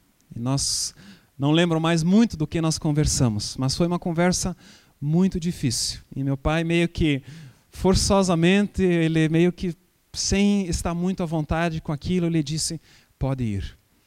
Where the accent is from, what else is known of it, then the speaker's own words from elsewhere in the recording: Bahia, Brazil; moved away; Esse era todo o dinheiro que nós tínhamos quando nós viemos da Bahia para cá.